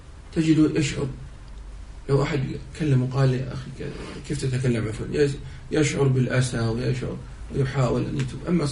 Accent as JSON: {"language": "Arabic", "country": "Saudi Arabia"}